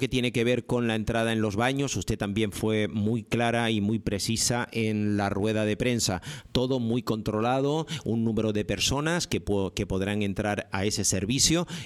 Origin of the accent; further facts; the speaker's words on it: Puerto de la Cruz, Canary Islands, Spain; como es mi caso, pero nacido en el Puerto de la Cruz y que nadie lo dude, que yo soy del Puerto de la Cruz